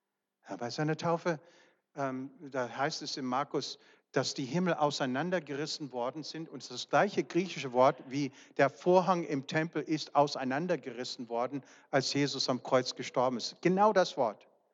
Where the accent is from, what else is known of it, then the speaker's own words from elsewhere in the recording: United States; ich bin eigentlich Amerikaner von Haus aus, aber deutscher Abstammung.